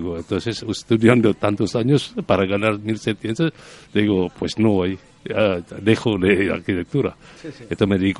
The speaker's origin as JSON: {"language": "Spanish", "country": "Indonesia", "also_born_or_lived": "Germany", "second_language": "Spanish", "moved": "as an adult", "said": "salí de Indonesia aquel años duros, en 64, antes del golpe de Estado. Uh-huh. Entonces fui a Alemania porque es el único país donde ser indonesio no requiere visado."}